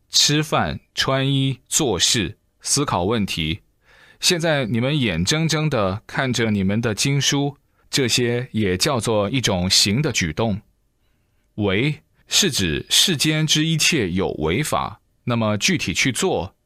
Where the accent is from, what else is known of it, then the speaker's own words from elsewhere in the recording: Sichuan, China; 用我们四川人的话来说，就叫瑜伽。